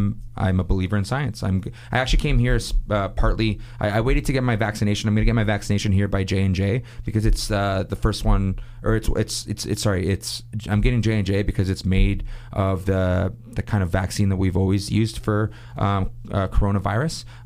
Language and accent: English; Toronto, Ontario, Canada; I'm from Toronto